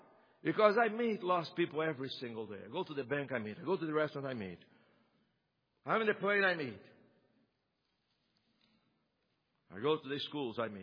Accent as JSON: {"language": "English", "country": "Brazil", "said": "Now, I come from Brazil, and you know Brazil, we love soccer."}